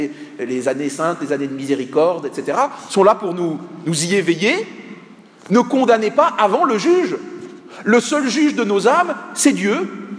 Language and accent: French; Grand Est, France; moi je suis lorrain